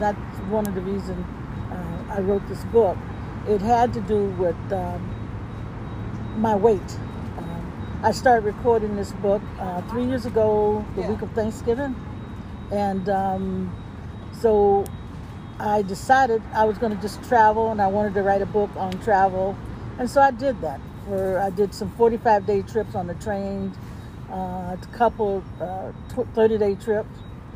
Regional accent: Mississippi, United States; Growing up in Mississippi in the 60s, it was a very challenging time.

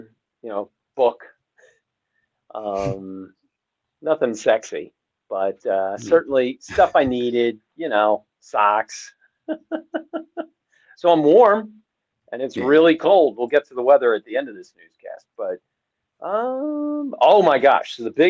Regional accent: New Jersey, United States; And back then, and I grew up in Northern New Jersey. And so growing up in the 70s and 80s in Northern Jersey, the Giants were popular.

